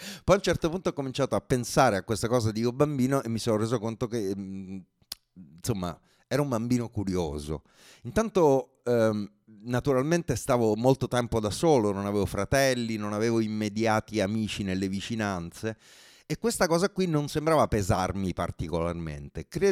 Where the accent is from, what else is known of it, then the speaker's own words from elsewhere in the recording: Rome, Lazio, Italy; born there; Io sono nato a Roma